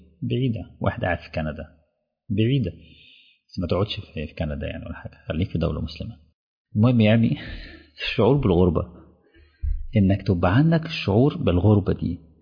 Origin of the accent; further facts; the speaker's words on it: Mansoura, Dakahlia, Egypt; وانا راجل من المنصوره وجاي ليا شغل اكون مدرس في الدمام،